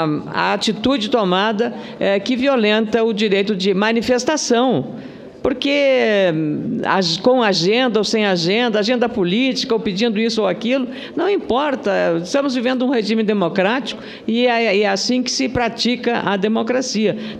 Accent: Rio Grande do Sul, Brazil; e eu sou do Rio Grande do Sul

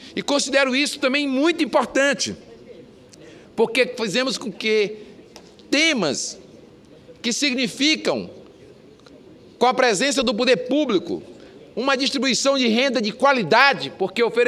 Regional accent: Fortaleza, Ceará, Brazil; que é a cidade de Fortaleza, que nós temos uma dedicação toda especial àquela cidade, a cidade onde nasci, onde me criei

